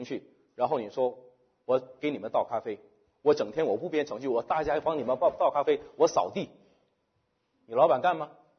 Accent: China; 我们中国人比较难，爱你在心口难开

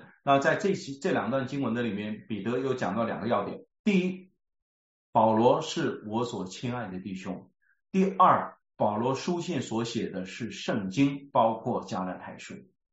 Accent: China; 我们中国人爱面子，我说爱的面子就丢了里子，这是我们在中国在属灵上非常容易掉入的一个错误

